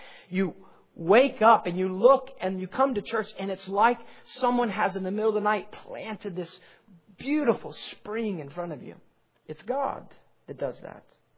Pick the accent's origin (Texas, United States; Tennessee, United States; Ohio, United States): Ohio, United States; Columbus; I grew up in Columbus, Ohio. I mean, I never saw a bluebell.